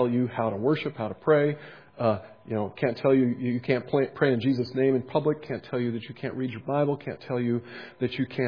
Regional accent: United Kingdom; we kind of stepped on your civil liberties, even as a Brit here

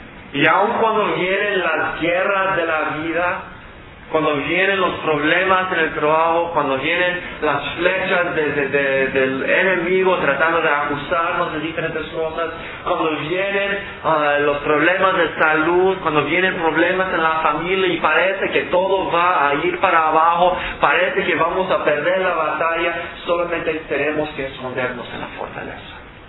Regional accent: Andalusia, Spain; born there; Donde yo nací en España, estuvimos cerca de una roca bien famosa.

